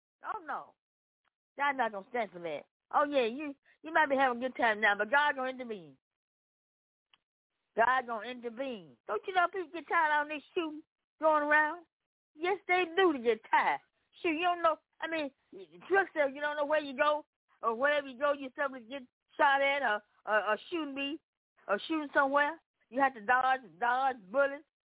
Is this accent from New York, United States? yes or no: no; Memphis, Tennessee, United States; And I think about all these shooting up in Memphis, Tennessee. I'm coming from Memphis, Tennessee.